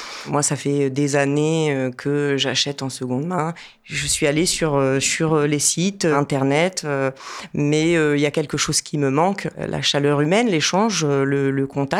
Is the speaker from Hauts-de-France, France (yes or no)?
no; Normandy, France; en Normandie, d'où je viens. Je viens de Normandie, il y a une culture très développée de la seconde main, du vide-grenier.